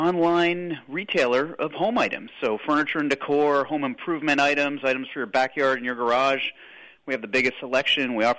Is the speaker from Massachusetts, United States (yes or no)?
yes; Pittsfield, Massachusetts, United States; I was born in Pittsfield, but I also lived in Pittsfield all the way through my schooling, graduated from Pittsfield High School